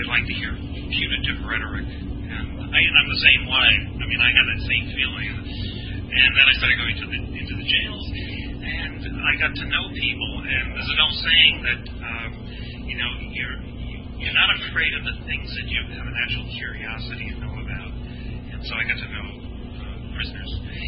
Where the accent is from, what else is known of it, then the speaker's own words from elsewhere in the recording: Blue Hill, Maine, United States; I'm from Blue Hill.